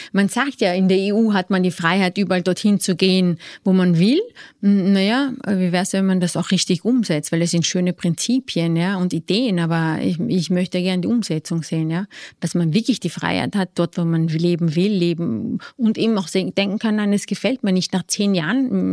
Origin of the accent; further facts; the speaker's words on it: Austria; mein Mann ist Franzose, ich bin Österreicher